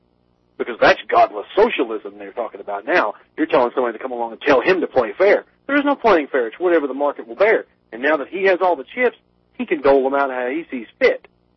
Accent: Corbin, Kentucky, United States; I grew up in Corbin, Kentucky, and, you know, the only claim to fame was Harlan Sanders.

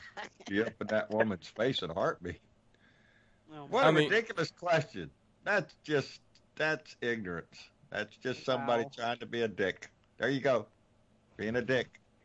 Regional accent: Texas, United States; I'm from South Texas. Now, what goes on north of San Antonio, I don't know.

